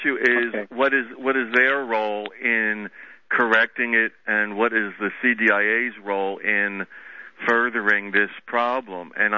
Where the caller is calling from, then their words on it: Philadelphia, Pennsylvania, United States; I'm calling from Philadelphia.